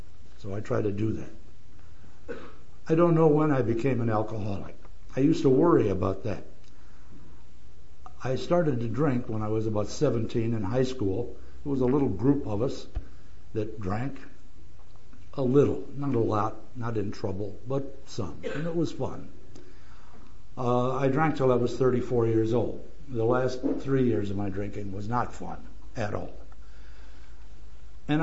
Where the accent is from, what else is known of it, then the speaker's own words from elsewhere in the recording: Cleveland, Ohio, United States; moved away as an adult; also born or lived in Hawaii; I was born in Cleveland, Ohio, so I'm one of those Yankees. I lived there for 49 years